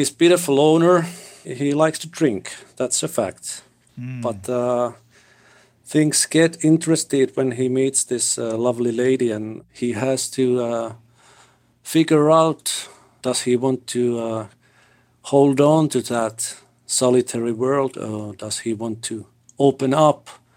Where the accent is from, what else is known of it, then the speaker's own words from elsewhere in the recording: Finland; English is a second language; growing up in Finland, we've been under his influence for all of our lifetime.